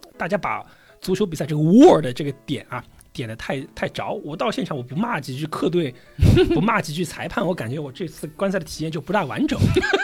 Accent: Zhejiang, China; 是这样的，其实因为我是浙江人嘛

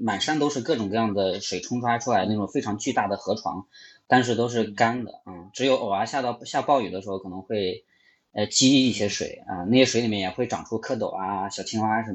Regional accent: Longxi, Gansu, China; 我是从农村长大的，我不是县城的人，然后我其实第一次去县城一直到18岁了

